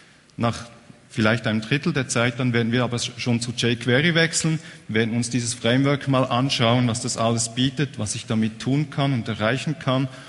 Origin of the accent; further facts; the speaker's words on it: Bern, Switzerland; ich komme aus Bern